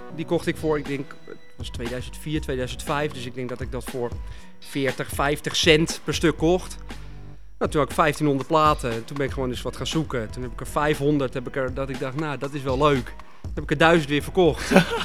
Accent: Hoorn, North Holland, Netherlands; Ik kom uit Hoorn.

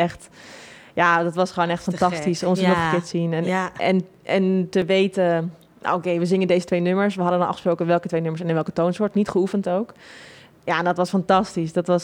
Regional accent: Netherlands; ik kom uit Nederland, dan was ik exotisch. Wat natuurlijk voor ons in Nederland heel raar is. Maar ik als Nederlander daar was exotisch.

